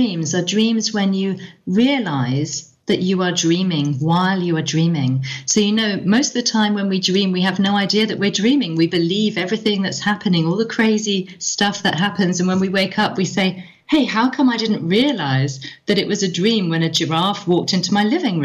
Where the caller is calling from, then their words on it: Germany; It's the morning. It's like 6 a.m. I'm calling from Germany.